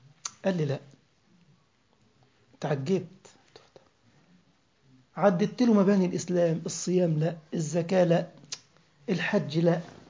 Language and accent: Arabic; Egypt; وهو يسكن في مدينة اسمها مدينة 6 أكتوبر عندنا في مصر